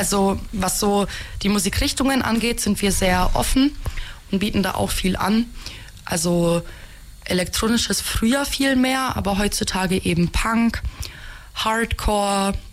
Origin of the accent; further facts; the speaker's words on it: Germany; born there; first language ru; Sie kommen aus Kasachstan. Ich bin hier in Deutschland geboren